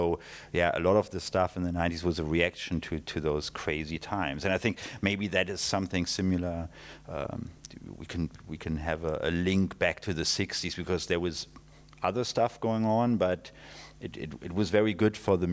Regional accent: Berlin, Germany; I grew up in West Berlin, you know, but still with the wall up.

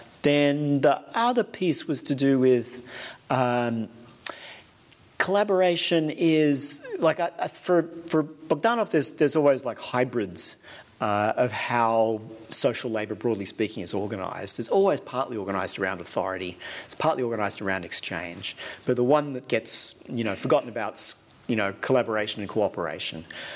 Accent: Australia; because I'm Australian

